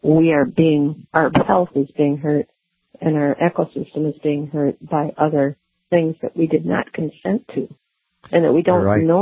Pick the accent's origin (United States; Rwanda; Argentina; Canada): United States; It was a fantastic breath of fresh air for being an American.